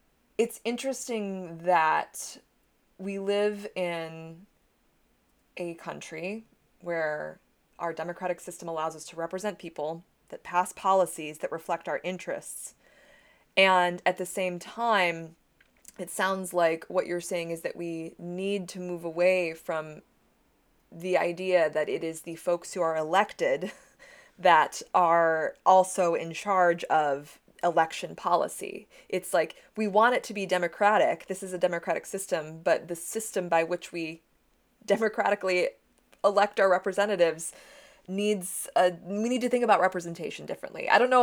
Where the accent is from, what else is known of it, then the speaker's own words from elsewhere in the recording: Michigan, United States; especially I'm from Michigan, so I was very pleased. I currently live in Connecticut